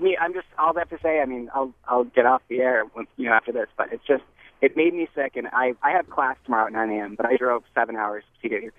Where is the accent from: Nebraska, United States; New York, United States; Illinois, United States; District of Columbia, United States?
New York, United States; Rochester; now in Buffalo, United States; Yeah, I'm up from Rochester, New York. Well, from Buffalo. I go to University of Buffalo.